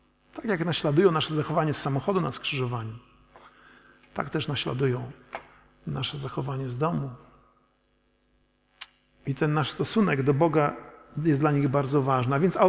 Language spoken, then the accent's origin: Polish; Kętrzyn, Warmian-Masurian Voivodeship, Poland; U nas w Kętrzynie te kolekty zbierali tacy najmniejsi. Prawda? I ja się czułem taki wyróżniony, że mogę tę kolektę zbierać.